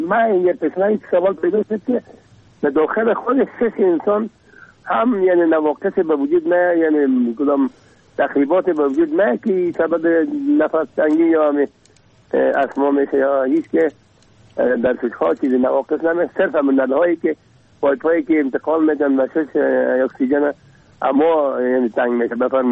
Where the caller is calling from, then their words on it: Kabul, Afghanistan; از کابل هستم.